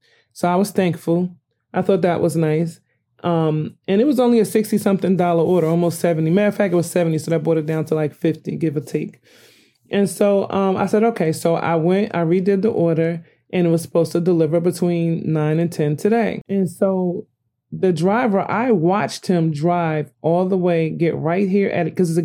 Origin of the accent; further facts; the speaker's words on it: New Jersey, United States; I didn't understand because I'm from Jersey. You know what I mean? We don't have apartment houses in New Jersey.